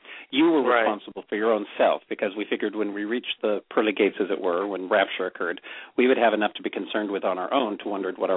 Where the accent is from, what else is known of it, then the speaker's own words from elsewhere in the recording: Denver, Colorado, United States; I grew up all across the United States, but I call Denver home. My family stems from as far back as Jamestown settlement, comes across the country. I think I'm the first one to bring us to the coast.